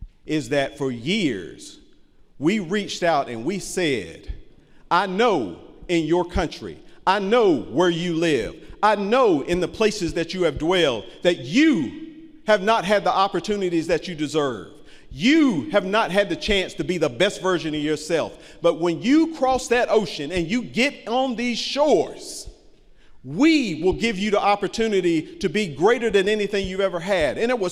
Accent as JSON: {"language": "English", "country": "United States", "said": "And that is heartbreaking for me as an American."}